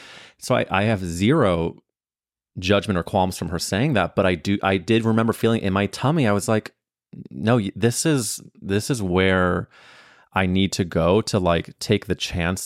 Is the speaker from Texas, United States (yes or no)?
no; St. Louis, Missouri, United States; now in New York, United States; I'm coming from St. Louis, Missouri. I had barely been to New York.